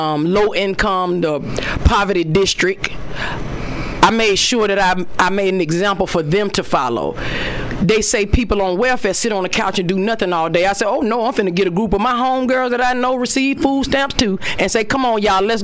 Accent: Rhode Island, United States; No, I was raised in Rhode Island, so our primary education, they taught us how to enunciate, pronunciate, and that was the thing.

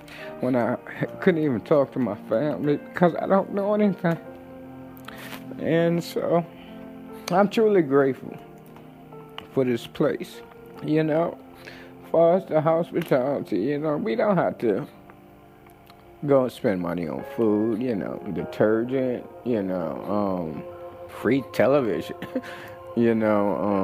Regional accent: Virginia Beach, Virginia, United States; I'm from Virginia Beach, Virginia.

